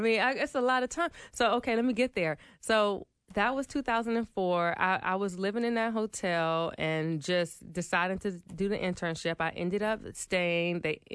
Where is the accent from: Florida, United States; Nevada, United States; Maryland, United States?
Maryland, United States; I'm from Maryland, so, you know, that's about a four-hour drive, and that was the nearest point of contact that I had with somebody.